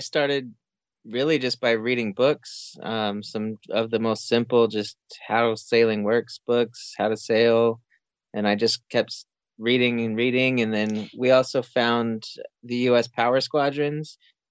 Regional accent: New Mexico, United States; We both grew up kind of in the Western United States. I grew up in New Mexico, Vivian kind of all over the place.

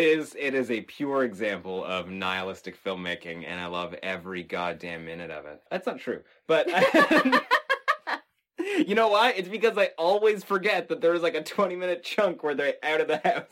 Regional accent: Texas, United States; And I remember growing up in Texas in an area where you could go outside in the middle of the night and scream, and nobody would hear it.

